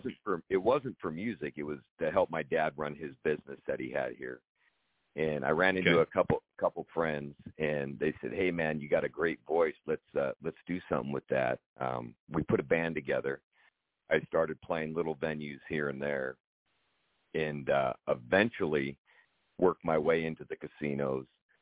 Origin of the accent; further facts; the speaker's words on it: Tacoma, Washington, United States; now in Las Vegas, United States; I grew up in Tacoma, Washington. I actually grew up in the suburbs, Puyallup, Orting, Packwood, Elby area. That's where my roots are.